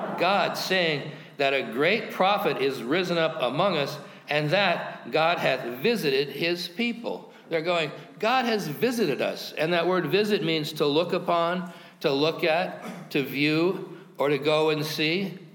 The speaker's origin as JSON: {"language": "English", "region": "Montana", "country": "United States", "said": "Because I'm from Montana, and that sounds cooler, doesn't it, in New Jersey? But that's how I identify myself. … I'm from Montana."}